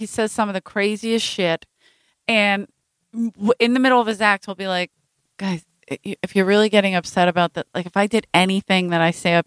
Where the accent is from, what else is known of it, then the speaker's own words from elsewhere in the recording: New York City, New York, United States; I'm from Brooklyn.